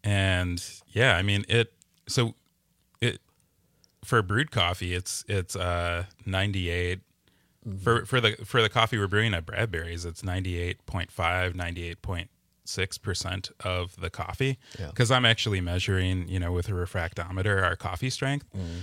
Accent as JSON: {"language": "English", "town": "Milwaukee", "region": "Wisconsin", "country": "United States", "tie": "born or raised there", "said": "I grew up in Milwaukee and we get pretty good tap water. It's sourced from Lake Michigan."}